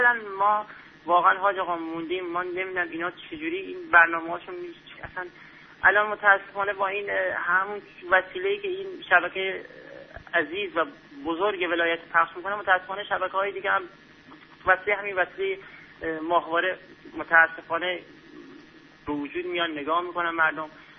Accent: Iran; ما ایرانی ها از همون قبل از اسلام ما یک تاپرست بودیم، افتخار میکنیم. بعدش هم که اسلام وارد شده، ما هم با جان و دل اسلامو پذیرفتیم، مذهب تشیع رو پذیرفتیم، عاشق مذهبمون هستیم.

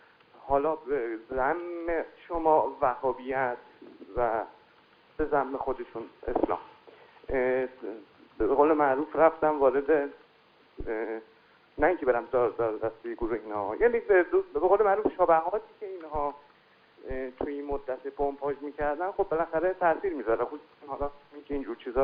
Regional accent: Iran; بالاخره ریل ماجرا اینه که ما ایرانی هستیم.

